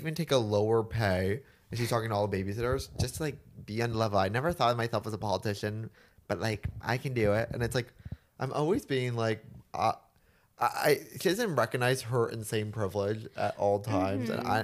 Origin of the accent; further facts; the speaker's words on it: Scarsdale, New York, United States; In Scarsdale, New York. Westchester of all Westchester